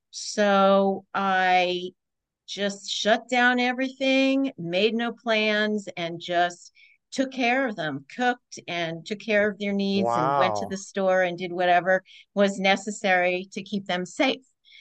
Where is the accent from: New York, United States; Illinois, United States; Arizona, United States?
New York, United States; I grew up in the range. I grew up